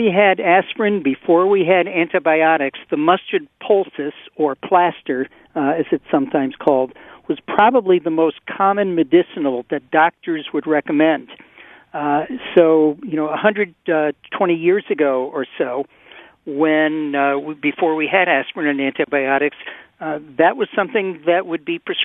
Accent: New England, United States; You see, I'm originally from New England

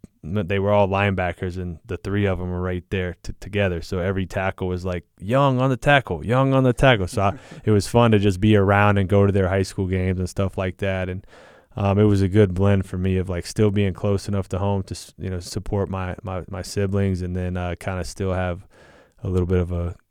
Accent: the South, United States; now in Utah, United States; You know, growing up in the South, the dating pool on the LDS side was limited. So, you know, I always kind of wanted to move out west.

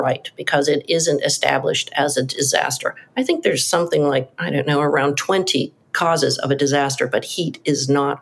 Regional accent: Canada; moved away as an adult; I am a Canadian

